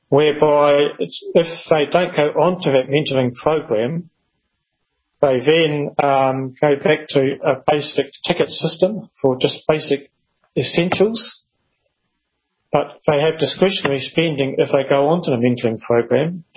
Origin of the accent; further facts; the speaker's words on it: New Zealand; I'm originally from New Zealand